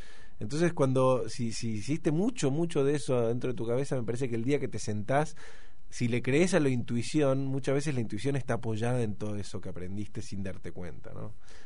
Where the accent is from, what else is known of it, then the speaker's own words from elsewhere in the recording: Argentina; Yo, en cambio, soy argentino, argentino.